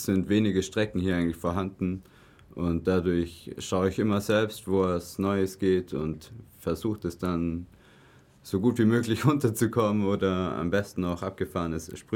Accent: Füssen, Bavaria, Germany; now in Blaubeuren, Germany; Nee, ich komme ursprünglich aus Füssen und lebe jetzt seit 10 Jahren in Blaubeuren.

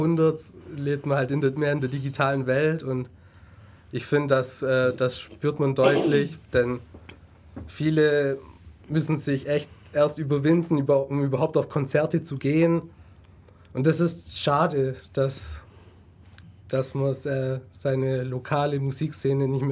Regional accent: Italy; Ich bin in Ulm geboren und hier auch aufgewachsen. Und ja, ich bin halt Italiener.

